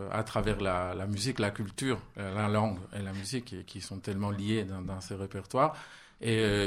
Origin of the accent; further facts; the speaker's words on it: Spain; puisqu'on est espagnol et d'origine judéo-espagnole